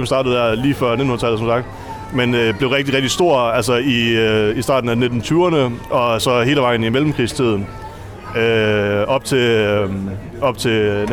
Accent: North Denmark Region, Denmark; hvor jeg er født og opvokset i Vendsyssel.

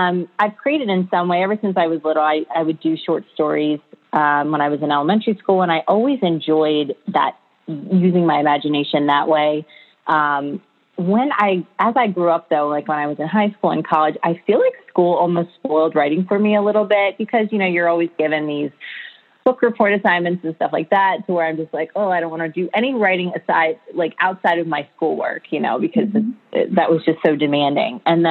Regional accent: Baltimore, Maryland, United States; I grew up in Baltimore. I still live in Baltimore. I've always lived on the East Coast. I've lived in other states, but Maryland is my home.

